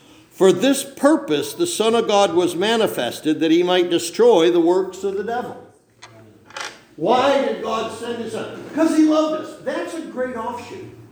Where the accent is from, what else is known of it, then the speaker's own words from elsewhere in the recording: New York, United States; I grew up in Cattaraugus County.